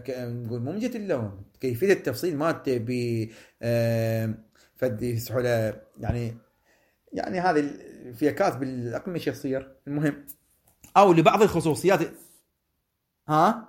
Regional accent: Iraq; بلدنا العراق

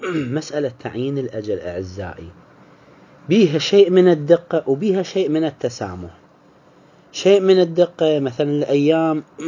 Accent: Iraq; إحنا اللي عندنا في العراق

